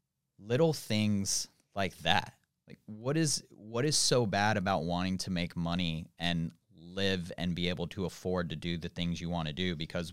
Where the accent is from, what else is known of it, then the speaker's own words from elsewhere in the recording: North Carolina, United States; also born or lived in Reno, Nevada; Yeah, Reno, Nevada till I was about 7 years old, and then for the most part grew up in North Carolina.